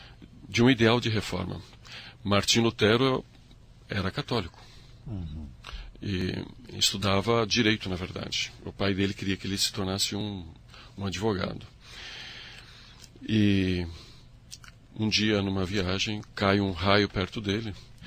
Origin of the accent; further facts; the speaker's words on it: Paraná, Brazil; eu sou paranaense, mas de coração eu sou gaúcho.